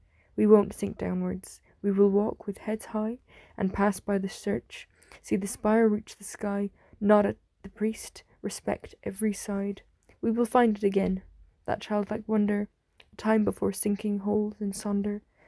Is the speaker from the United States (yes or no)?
no; County Kerry, Ireland; I'm 16 years old and I'm from Kerry in Ireland.